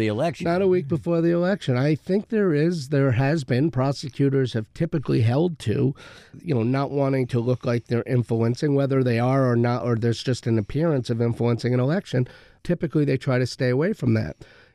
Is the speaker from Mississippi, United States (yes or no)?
no; New York, United States; now in Upstate New York, United States; Well, I grew up on Long Island, and I've lived upstate now all of my adult life, basically.